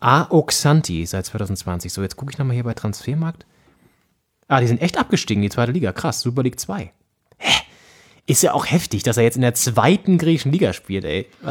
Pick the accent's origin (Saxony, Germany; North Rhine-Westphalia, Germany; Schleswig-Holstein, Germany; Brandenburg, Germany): Schleswig-Holstein, Germany; Flensburg; wir kommen ja weiter aus Flensburg